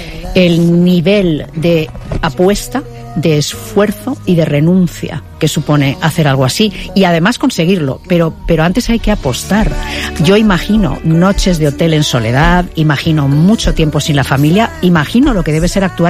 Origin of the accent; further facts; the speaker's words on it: Spain; como actriz española